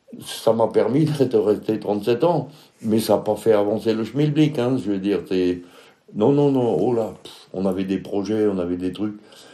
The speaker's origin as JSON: {"language": "French", "region": "Grand Est", "country": "France", "said": "Moi, je suis alsacien déjà, ça n'a rien à voir avec la mentalité d'ici déjà."}